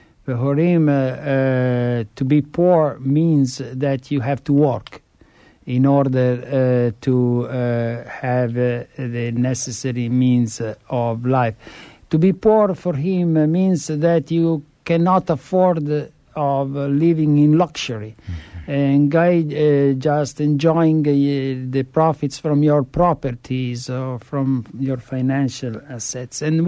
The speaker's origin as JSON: {"language": "English", "country": "Italy", "accent": "Italian", "second_language": "English", "said": "And I ask the listeners to be compassionate about my Italian accent."}